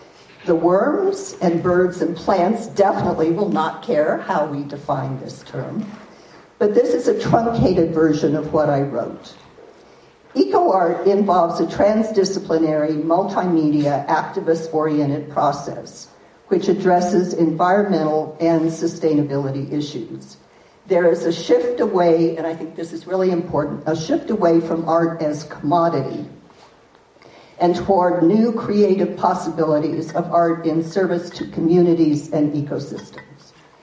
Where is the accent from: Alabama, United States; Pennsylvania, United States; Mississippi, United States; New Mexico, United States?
New Mexico, United States; The one along the Rio Grande, I'm from New Mexico, for example, a river that is almost 2,000 miles long, took 5 years to do.